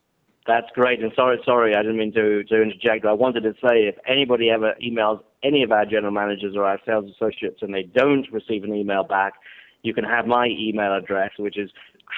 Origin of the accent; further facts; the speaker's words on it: England, United Kingdom; and I'm English, so the expression was, if you count the pennies, they make the pounds.